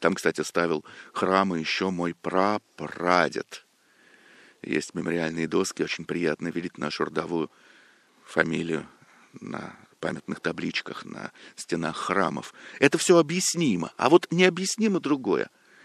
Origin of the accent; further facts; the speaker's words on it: Moscow, Russia; Я родился в Москве. Это место я чувствую наименее своей родиной. Родился, казалось бы, учился, там, влюблялся первоначально. Все это в Москве.